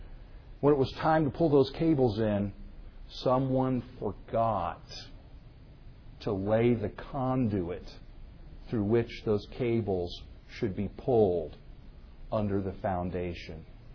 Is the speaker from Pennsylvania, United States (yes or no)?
yes; Pennsylvania, United States; Dr. Hankin said I was from Pennsylvania. I was not from Philadelphia. I was from the other town.